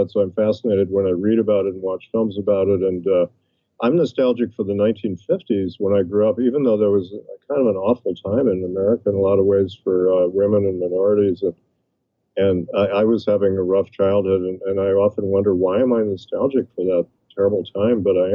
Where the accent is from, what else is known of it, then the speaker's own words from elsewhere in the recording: Midwest, United States; Part of it is that I'm from the Midwest, and you live in the Midwest